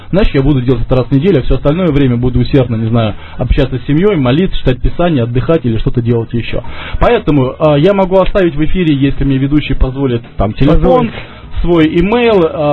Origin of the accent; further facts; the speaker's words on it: Moscow, Russia; Я сам, как бы, москвич, и знаю, что это такое.